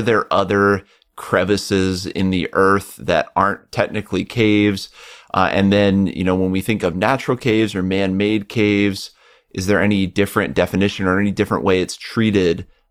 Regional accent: East Coast, United States; originally I'm from the East Coast

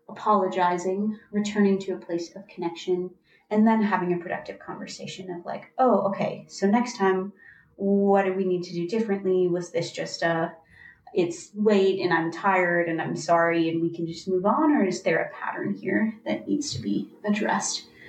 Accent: Midwest, United States; And I grew up in the Midwest where you say I'm sorry when you bump into

